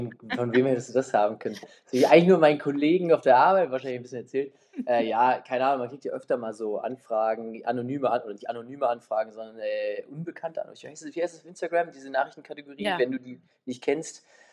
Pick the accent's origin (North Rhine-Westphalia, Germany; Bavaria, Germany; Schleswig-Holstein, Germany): Schleswig-Holstein, Germany; Kiel; moved away as an adult; now in Heidelberg, Germany; 2015 bin ich nach Heidelberg gezogen, also ich komme ursprünglich aus Kiel, bin da groß geworden, bin da zur Schule gegangen, habe da mein Abi gemacht